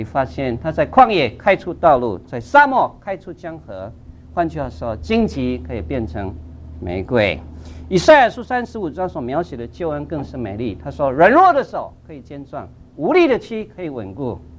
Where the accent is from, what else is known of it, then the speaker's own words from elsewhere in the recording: Guanmiao, Tainan, Taiwan; moved away; 回我故乡台南县关庙乡去走一走。我今年47岁，所以去年46岁多一点。